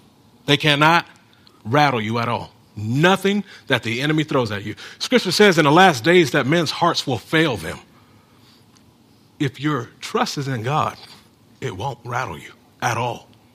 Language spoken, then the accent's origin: English; California, United States; I grew up in California. I knew everything about earthquakes. We did our earthquake drills and stuff like